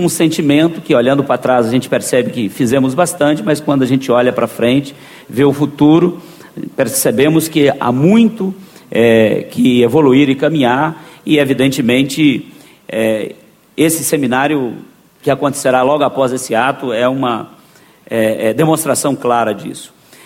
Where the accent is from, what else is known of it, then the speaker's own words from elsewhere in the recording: Minas Gerais, Brazil; como mineiro, tê-lo aqui, né, em Minas Gerais